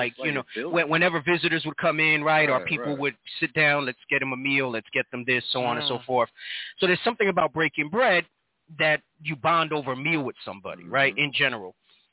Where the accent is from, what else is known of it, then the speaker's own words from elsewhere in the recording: New York City, New York, United States; I'm from New York.